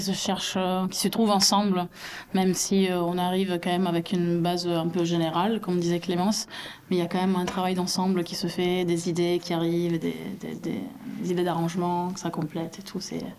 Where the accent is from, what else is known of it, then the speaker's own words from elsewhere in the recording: Toulouse, Occitanie, France; on vient tous de Toulouse ou aux alentours